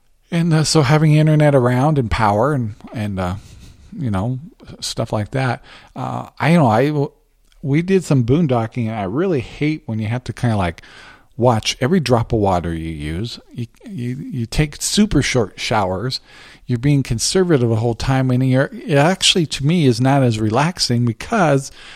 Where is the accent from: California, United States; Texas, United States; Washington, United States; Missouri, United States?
Washington, United States; I'm from Washington